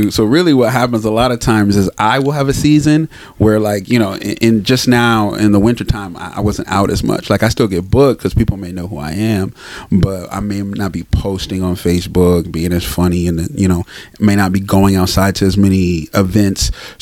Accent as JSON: {"language": "English", "town": "Sacramento", "region": "California", "country": "United States", "tie": "born or raised there", "said": "Yes, I grew up in Sacramento. I'm from the Heights, man. So we in the Heights right now, if you don't know. But yeah, I'm from the Heights. Grew up here, lived here until I went to college."}